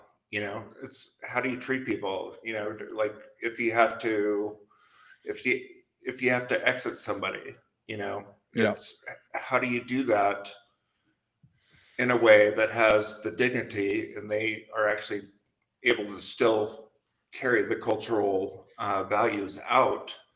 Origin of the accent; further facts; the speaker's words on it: Montana, United States; also born or lived in San Francisco; I moved here from San Francisco. I grew up in Montana on a ranch, you know, so I felt like a unicorn out in San Francisco.